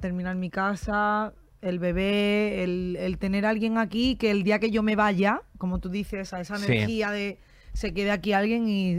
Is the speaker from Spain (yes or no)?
yes; Seville, Andalusia, Spain; yo mi mundo es crecí en Triana, sí. con mi madre, con mis amigos, todos anónimos, como nuestros amigos de barrio y demás.